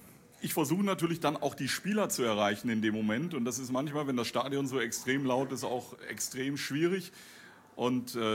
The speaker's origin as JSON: {"language": "German", "town": "Herford", "region": "North Rhine-Westphalia", "country": "Germany", "said": "Und ich komme nur aus Ostwestfalen, ja. Und das ist nicht vergleichbar. Also Herford ist auch eine tolle Stadt und auch meine Heimatstadt."}